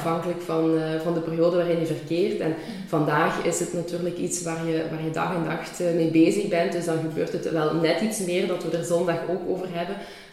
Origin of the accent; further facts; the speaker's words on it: Hasselt, Flanders, Belgium; born there; ik ben 33 jaar, geboren in Hasselt en vandaag ook nog altijd wonende in Hasselt.